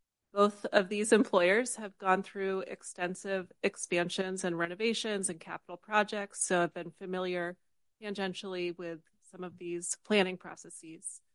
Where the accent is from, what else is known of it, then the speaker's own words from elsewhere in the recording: Woodside, California, United States; I was born and raised in Woodside over 41 years ago. I am in District 4, which is up the hill close to Alice's restaurant.